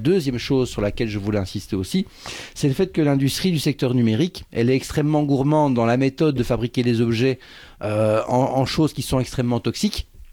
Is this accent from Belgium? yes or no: yes; Belgium; Je viens de Belgique, donc j'ai fait la route en train pour venir ici au Festif.